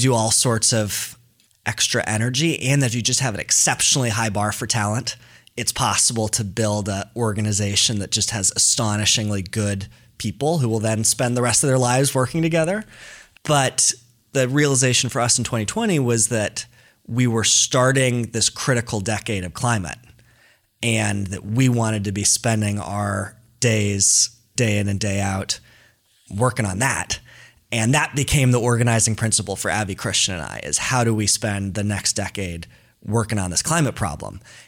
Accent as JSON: {"language": "English", "town": "San Francisco", "region": "California", "country": "United States", "said": "I was from San Francisco or from the Bay Area, and so kind of knew about tech and startups"}